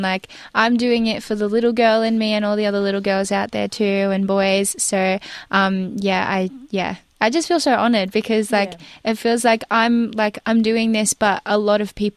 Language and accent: English; Australia; You know, I grew up in Australia, and, like, I guess, like, when you grow up in Australia, you have to really try and be in touch with your roots